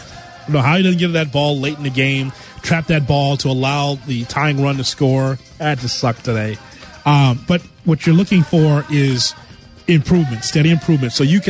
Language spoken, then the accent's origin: English; Chicago, Illinois, United States; Growing up on the South Side, I had a choice, either be a White Sox fan or get beat down. I chose being a White Sox fan in my neighborhood growing up in Calumet Heights.